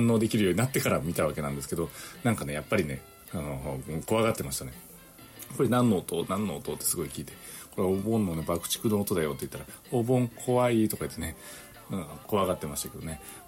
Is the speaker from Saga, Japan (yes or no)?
no; Unzen, Nagasaki, Japan; 私の出身の雲仙市もそうですけど